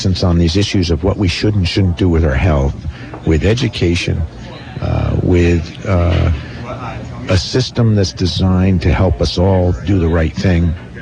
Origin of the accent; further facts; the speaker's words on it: Vermont, United States; I'm from Windham County.